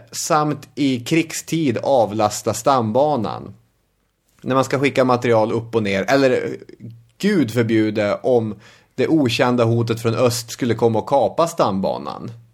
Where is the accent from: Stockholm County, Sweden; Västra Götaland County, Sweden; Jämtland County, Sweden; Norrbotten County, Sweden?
Norrbotten County, Sweden; Arvidsjaur; Och Akkavare ligger såklart i Arvidsjaur. Min hemort.